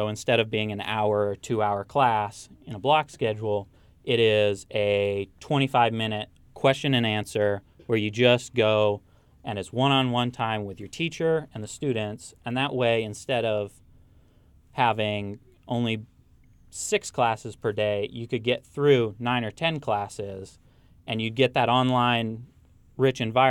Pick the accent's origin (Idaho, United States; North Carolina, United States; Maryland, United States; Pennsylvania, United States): Idaho, United States; Sandpoint; up where I grew up in Sandpoint